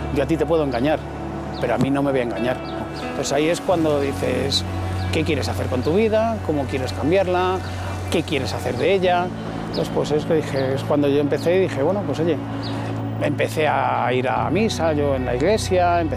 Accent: Madrid, Community of Madrid, Spain; tengo 51 años, soy de aquí, de Madrid

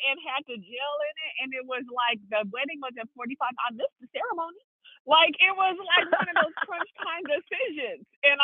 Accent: Seattle, Washington, United States; just know that I'm in my hometown of Seattle, Washington, y'all. It's always felt good to have a home.

